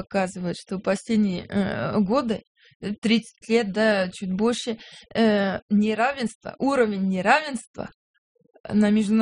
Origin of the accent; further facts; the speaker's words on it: France; Я из Франции.